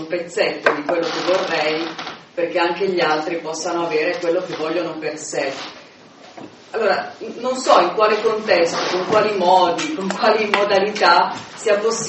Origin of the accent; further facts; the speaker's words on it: Milan, Lombardy, Italy; sono di Milano